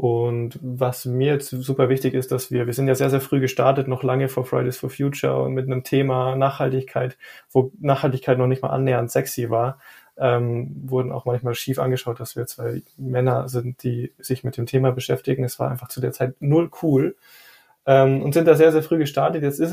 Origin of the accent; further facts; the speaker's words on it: Rosenheim, Bavaria, Germany; Ich persönlich bin sehr, sehr froh, in der Nähe der Alpen zu wohnen. Ich war jetzt 3 Jahre in München, 3,5 Jahre und bin wieder rausgezogen, wieder nach Rosenheim zurück, wo ich herkomme